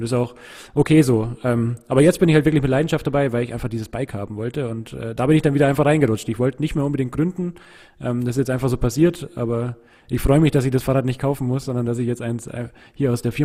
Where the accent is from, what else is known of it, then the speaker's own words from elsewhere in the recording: Munich, Bavaria, Germany; Wir sind in München in Perlach aufgewachsen. Also ich bin Neuperlach geboren und in Neuperlach zur Schule gegangen. Und in Altperlach haben wir immer gewohnt